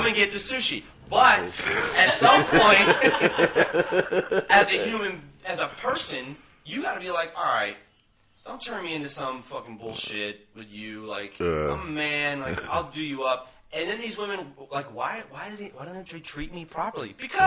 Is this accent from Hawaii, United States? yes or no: yes; Hawaii, United States; I'm Hawaiian. I hate white people, but I look white.